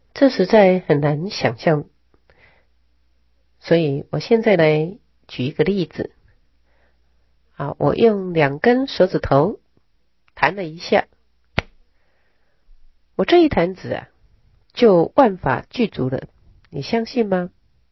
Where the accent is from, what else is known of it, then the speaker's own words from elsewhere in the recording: Taiwan; 譬如像我们台湾因为任意砍伐树木